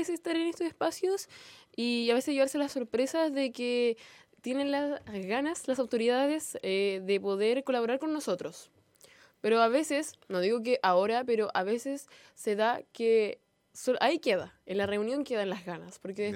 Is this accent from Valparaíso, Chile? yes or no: yes; Villa Alemana, Valparaíso, Chile; Sí, yo soy de Villa Alemana.